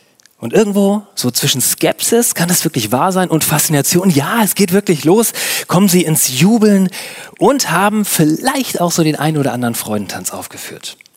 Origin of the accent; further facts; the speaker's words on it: Hamburg, Germany; dass Gott auch so irritierend andere Deutsche lieben kann wie Rheinländer und nicht nur mich als Hamburger.